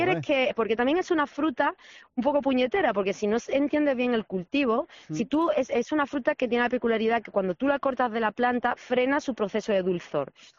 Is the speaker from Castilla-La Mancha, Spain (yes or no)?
no; Málaga, Andalusia, Spain; yo soy de Málaga Centro, pero actualmente es que justo está mi finca en la linda entre un sitio y otro.